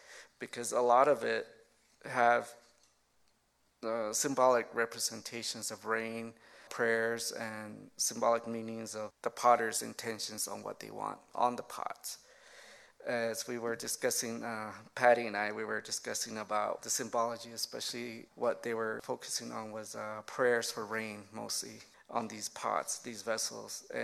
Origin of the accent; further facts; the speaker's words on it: Zuni Pueblo, New Mexico, United States; I come from the Pueblo of Zuni. I've been a resident there all my life.